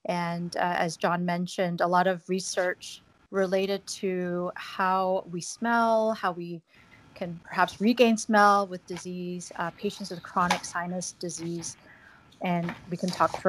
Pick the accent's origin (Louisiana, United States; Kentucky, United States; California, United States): California, United States; Los Angeles; now in Pittsburgh, United States; I'm from Los Angeles, California, and I've been living in Pittsburgh for about 11 years now.